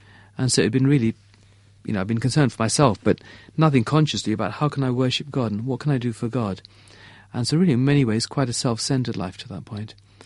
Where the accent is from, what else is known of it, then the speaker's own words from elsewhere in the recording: England, United Kingdom; So I grew up in England, went to school here.